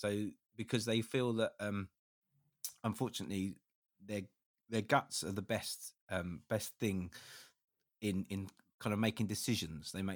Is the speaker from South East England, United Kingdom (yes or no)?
yes; South East England, United Kingdom; My hometown, a bit like the first song, I live on the coast in Sussex, and it's incredibly windy here.